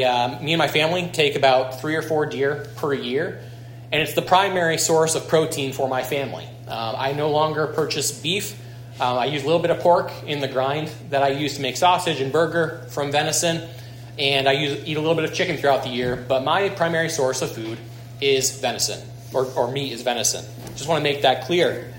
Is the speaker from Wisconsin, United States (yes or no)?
no; New York, United States; So my background, I grew up in Schoharie County, just across the river here, into a family that didn't hunt.